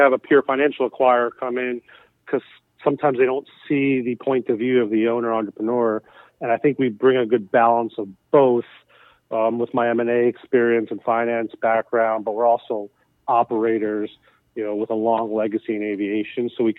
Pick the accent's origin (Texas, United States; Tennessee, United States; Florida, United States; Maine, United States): Florida, United States; Miami; I grew up in South Florida and Miami, so naturally I never heard the word diversity until I moved out of that area